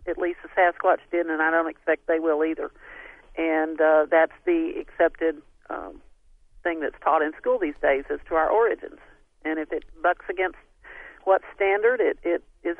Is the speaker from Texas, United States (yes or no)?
yes; Texas, United States; I'm from Texas.